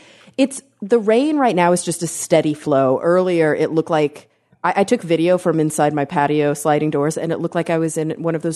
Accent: Texas, United States; I grew up in Texas and every curb had those linear drainage things at the ends of them.

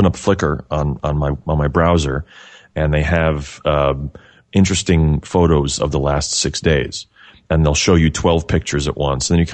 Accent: Bethlehem, Pennsylvania, United States; This is taking place right here in my hometown, Bethlehem, Pennsylvania.

